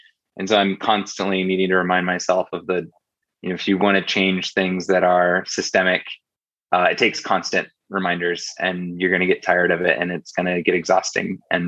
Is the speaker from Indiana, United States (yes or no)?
yes; Indiana, United States; what's the number one thing about growing up in Indiana. And for me, it was all about kindness.